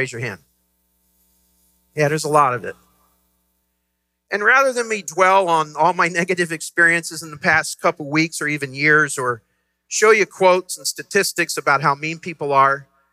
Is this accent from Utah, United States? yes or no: no; Dayton, Ohio, United States; And I'm a small town guy. I'm from Dayton, Ohio.